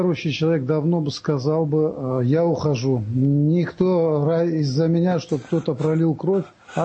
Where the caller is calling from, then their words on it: Vladikavkaz, North Ossetia–Alania, Russia; Я с Владикавказа. Ага. Город Владикавказ … Практикующий мусульманин.